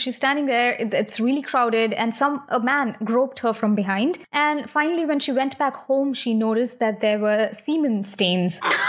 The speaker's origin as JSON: {"language": "English", "country": "India", "tie": "born or raised there", "said": "I was raised in India and I've seen a lot of this happening around me"}